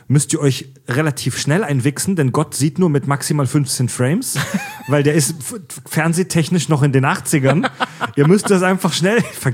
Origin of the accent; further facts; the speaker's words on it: Baden-Württemberg, Germany; Ich komme ja aus dem Schwabeländle, aus dem baden-württembergischen Raum, Südwestdeutschland.